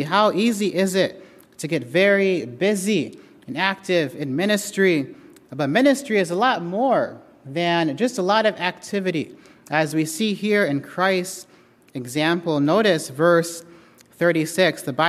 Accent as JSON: {"language": "English", "country": "Kenya", "tie": "born or raised there", "said": "Growing up in Kenya, my dad would always tell myself and my brother that there's always somebody watching"}